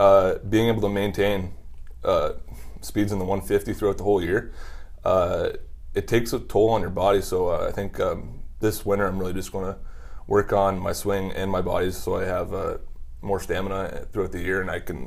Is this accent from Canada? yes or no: yes; Canada; it makes me sound so bad as a Canadian